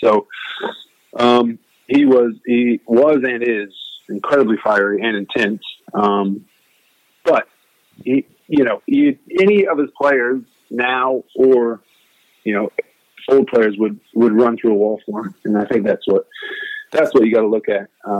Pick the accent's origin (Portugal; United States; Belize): United States; Indiana; At first, it was going to be Indiana, because I'm from Indiana, and that's where all big white guys go from the state of Indiana.